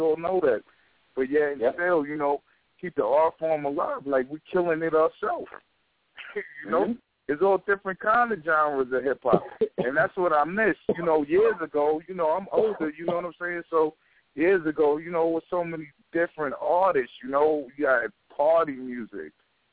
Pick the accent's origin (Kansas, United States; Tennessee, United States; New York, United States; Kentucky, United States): New York, United States; New York City; I'm from Queens